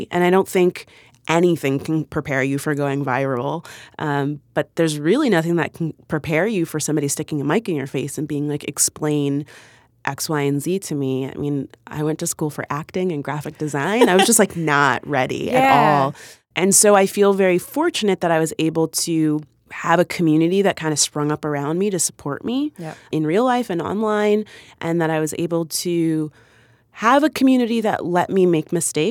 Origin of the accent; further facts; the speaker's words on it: Florida, United States; that video was just about my personal experience growing up in South Florida.